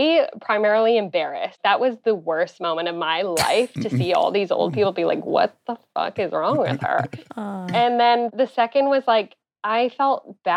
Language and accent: English; Ottawa, Ontario, Canada; I'm from Ottawa, Canada.